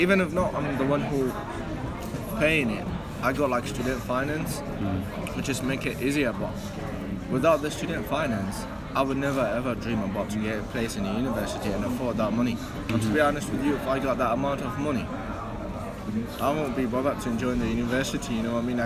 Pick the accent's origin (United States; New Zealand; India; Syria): Syria; English is a second language; now in United Kingdom; I came from Syria.